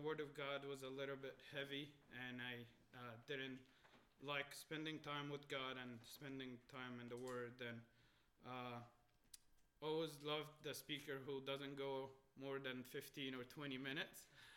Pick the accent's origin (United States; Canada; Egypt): Egypt; Alexandria, Alexandria Governorate; I am originally from Egypt. I was born and raised in Alexandria, Egypt, and it's somewhere in the world.